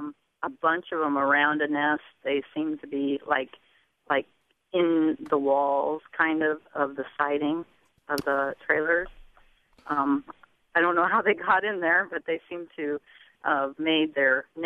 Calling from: Ames, Iowa, United States; Well, hi. I'm from Ames area. I live in a trailer court

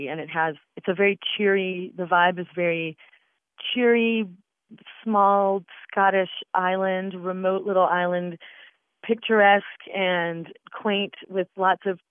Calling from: Henderson, North Carolina, United States; I'm calling from Henderson, North Carolina.

